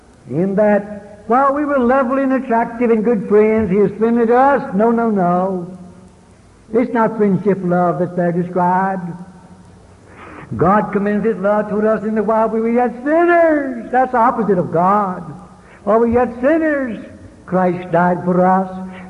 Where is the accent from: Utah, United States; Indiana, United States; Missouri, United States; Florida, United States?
Missouri, United States; Caruthersville; also born or lived in Mississippi; I was born in Mississippi but grew up in Caruthersville, Missouri. 5,000 people. We knew everybody in town.